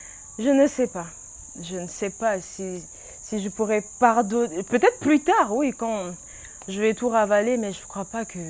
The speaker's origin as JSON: {"language": "French", "region": "Kinshasa", "country": "DR Congo", "tie": "born there", "also_born_or_lived": "Brazzaville", "said": "À Kinshasa, je suis née, à Brazza, j'étais bien accueillie aussi. J'ai une partie de mon origine là-bas."}